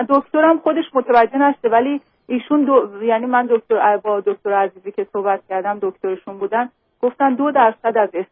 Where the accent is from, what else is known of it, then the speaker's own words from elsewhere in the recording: Iran; moved away as an adult; الان در واقع 5 سال از ایران اومدم.